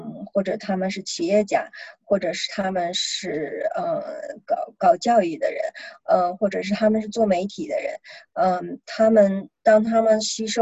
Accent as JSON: {"language": "Chinese", "country": "China", "moved": "yes", "lives_now": "United States", "said": "当我们从中国我和青青像我们从中国来到刚来到美国的时候"}